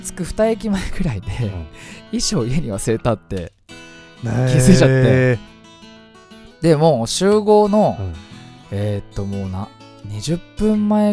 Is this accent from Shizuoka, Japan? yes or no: no; Fujisawa, Kanagawa, Japan; 藤沢出身の俳優タレントとして活動する